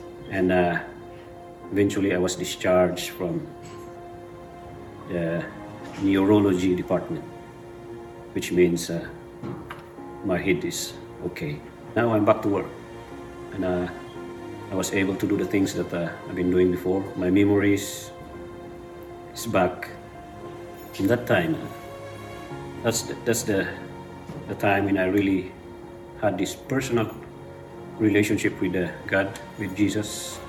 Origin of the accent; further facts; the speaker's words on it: Philippines; English is a second language; My story began in 1975 when I was born back home in the Philippines.